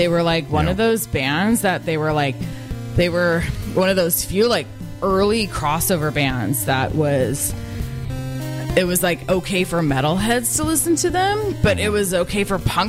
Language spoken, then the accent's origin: English; West Coast, United States; growing up on the West Coast, I love Togo's.